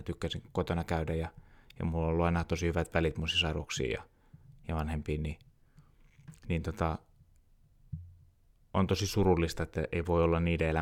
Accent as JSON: {"language": "Finnish", "town": "Kemi", "region": "Lapland", "country": "Finland", "tie": "born there", "said": "Mä synnyin Kemissä, eli siellä Perämeren pohjukassa, just Lapin läänissä."}